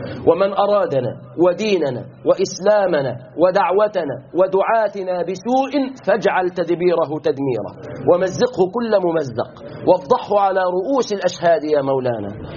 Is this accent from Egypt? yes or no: yes; Egypt; بلادنا مصر